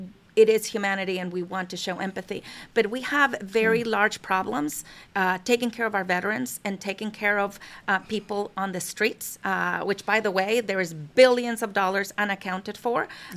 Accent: United States; it's our duty as Americans to be, you know, supportive of what is of our the office of the president.

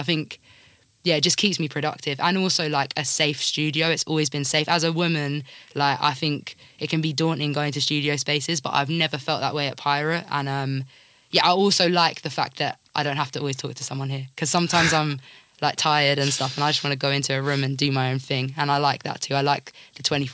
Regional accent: Cambridge, East of England, United Kingdom; Even now people think I'm from Nottingham, I have to be like I'm from Cambridge.

